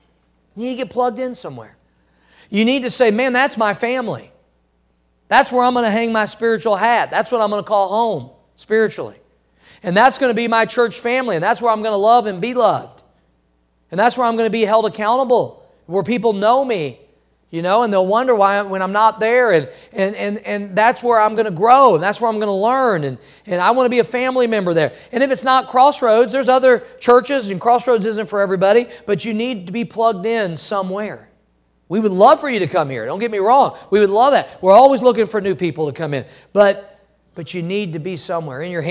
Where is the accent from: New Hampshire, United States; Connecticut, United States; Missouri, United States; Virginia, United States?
Missouri, United States; now in Florida, United States; I remember as a child growing up in Missouri, we'd have some really harsh winters and we'd have blizzards and we'd have lots of snow and ice.